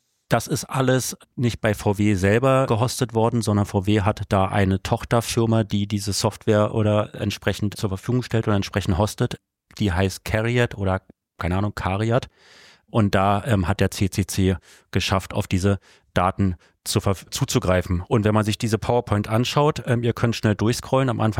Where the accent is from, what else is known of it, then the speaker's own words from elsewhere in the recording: Germany; ich bin ja in der DDR groß geworden